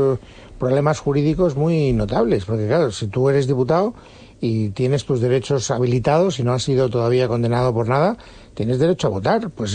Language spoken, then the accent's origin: Spanish; Valencian Community, Spain; hay una polémica que a mí me tiene muy encendido como valenciano, yo lo reconozco